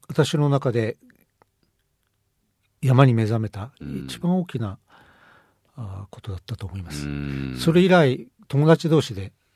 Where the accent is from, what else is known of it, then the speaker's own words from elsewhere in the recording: Saitama, Japan; 私は埼玉県で生まれ育ってますので